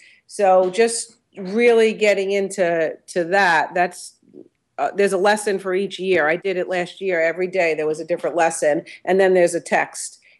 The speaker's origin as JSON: {"language": "English", "town": "Smithtown", "region": "New York", "country": "United States", "said": "So I'm from Smithtown and St. James area."}